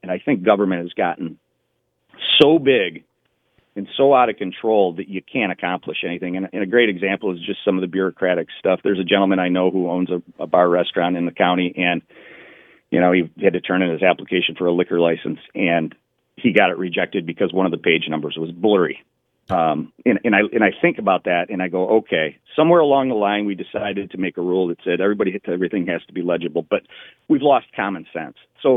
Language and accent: English; Clay Township, Michigan, United States; I grew up in Clay Township. I've been a resident of Clay Township my entire life. My family's been in Clay Township for over 100 years.